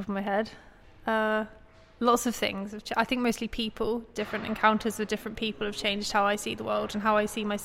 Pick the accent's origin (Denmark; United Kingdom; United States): United Kingdom; South West England; now in London, United Kingdom; No, I'm from Dorset, just studying in London.